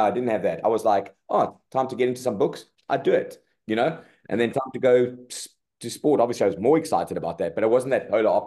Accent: Cape Town, Western Cape, South Africa; also born or lived in Zimbabwe; Yeah, so I was born in Zim, but I lived in Cape Town from like two years old.

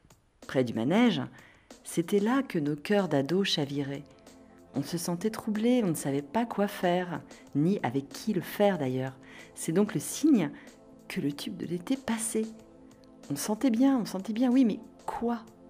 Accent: Normandy, France; Chez nous, en Normandie

